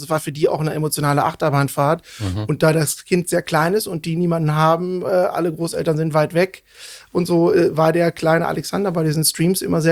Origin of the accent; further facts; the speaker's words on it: Cologne, North Rhine-Westphalia, Germany; also born or lived in Bonn; ich bin in Köln seit meinem dritten Lebensjahr aufgewachsen und habe auch die meiste Zeit bis auf ein paar Exkurse meines Lebens bisher hier verbracht.